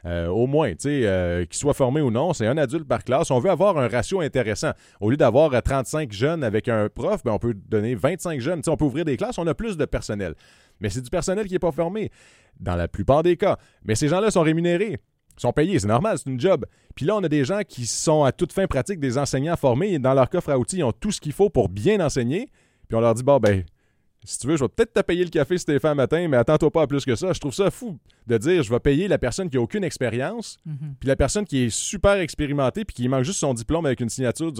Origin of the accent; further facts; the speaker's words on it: Gatineau, Quebec, Canada; Tu sais, moi, j'ai grandi à Gatineau.